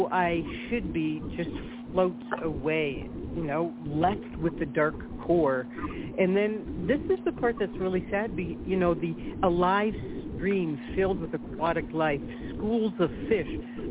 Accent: Canada; moved away as an adult; now in United States; I was born and raised in Canada, didn't come to the States till I was in my late 30s to get married to my man.

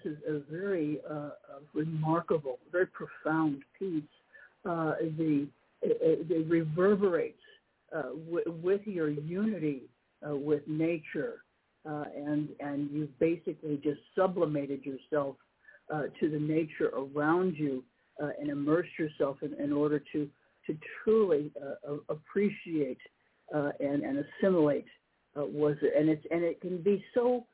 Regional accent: Chicago, Illinois, United States; I'm a city kid. I grew up in Chicago

